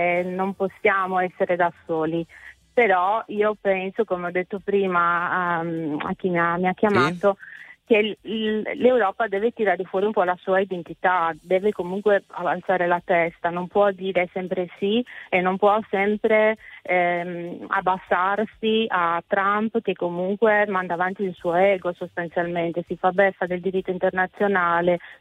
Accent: Sardinia, Italy; now in Bologna, Italy; Io chiamo da Bologna, però sono sarda. E vengo da un posto che non nomino, ma dove tu vieni in vacanza sempre e che ami.

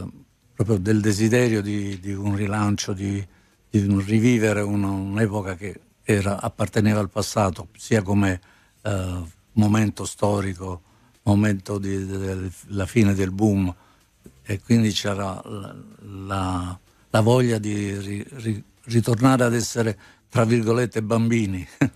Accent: Capri, Campania, Italy; Capri è la mia terra d'origine e la mia seconda casa

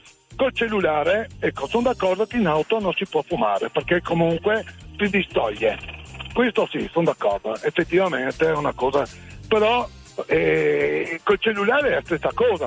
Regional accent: Trieste, Friuli-Venezia Giulia, Italy; io sono triestino, mamma. Diciamo, mamma siciliana e papà pugliese, però sono nato a Trieste.

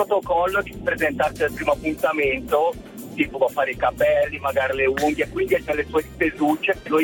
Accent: Switzerland; io sono svizzero, quindi magari un punto di vista un po' differente

